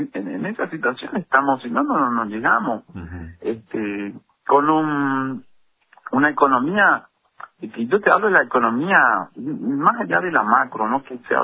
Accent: Posadas, Misiones, Argentina; born there; decirte que soy también de Posada, nací en Posada.

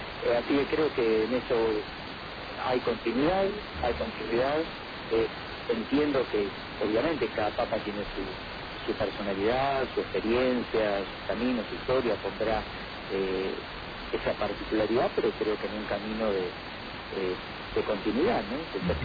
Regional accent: Argentina; como somos la Argentina, ¿no?

